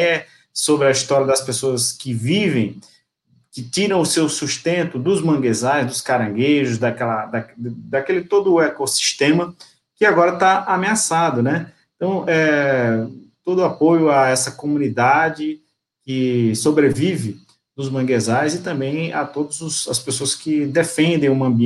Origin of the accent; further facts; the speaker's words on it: Pernambuco, Brazil; Como pernambucano